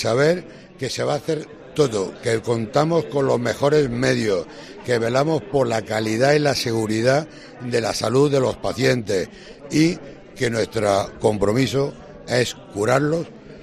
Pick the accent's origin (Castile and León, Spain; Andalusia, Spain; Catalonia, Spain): Andalusia, Spain; Granada; muy orgullosos de estar aquí como granadinos que somos